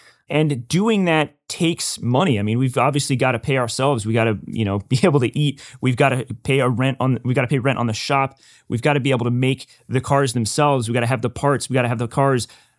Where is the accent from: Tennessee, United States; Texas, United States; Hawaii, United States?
Tennessee, United States; moved away as an adult; now in California, United States; That's when I moved out to California. I'm originally from Tennessee.